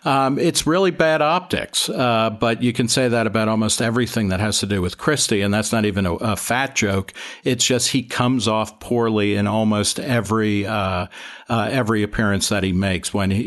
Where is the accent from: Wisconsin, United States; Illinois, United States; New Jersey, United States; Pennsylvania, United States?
New Jersey, United States; that's because I grew up in New Jersey, the finest state in the union.